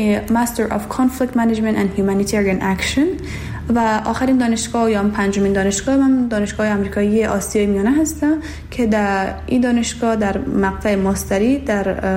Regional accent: Herat, Afghanistan; عمرم 21 سال هست و اصالتا از ولایت دایکندی میباشم، لیکن در ولایت هرات بزرگ شدم و مکتب را در هرات تمام کردم.

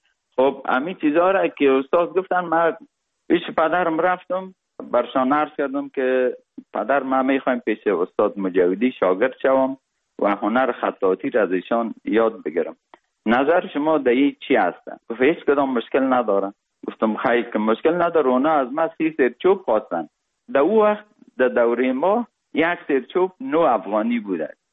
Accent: Kabul, Afghanistan; born or raised there; also born or lived in Parwan

